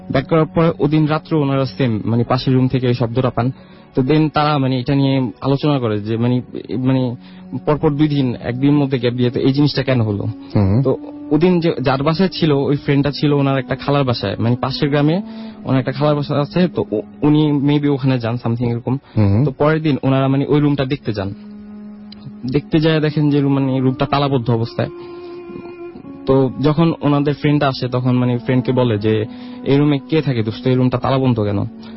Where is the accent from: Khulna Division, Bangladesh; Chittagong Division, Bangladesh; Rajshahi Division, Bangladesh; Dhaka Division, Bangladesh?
Dhaka Division, Bangladesh; Moghbazar; Hello listeners … from Moghbazar.